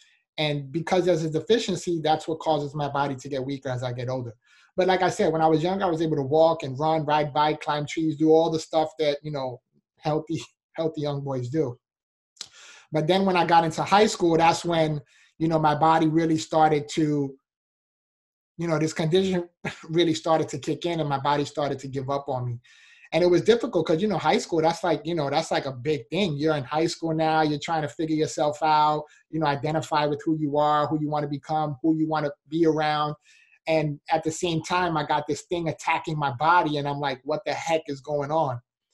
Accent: Bronx, New York, United States; Yeah, so I was born in Bronx, New York. So I'm a city boy, New Yorker, all the way

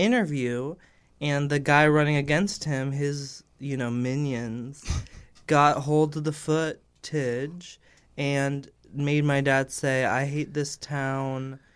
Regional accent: Modesto, California, United States; I'm from Modesto, California.

